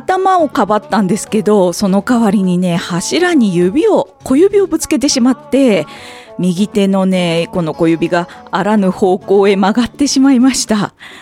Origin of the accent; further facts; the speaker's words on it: Chiba, Japan; 千葉県生まれ千葉県育ちの私がいろんな切り口から紹介していきます。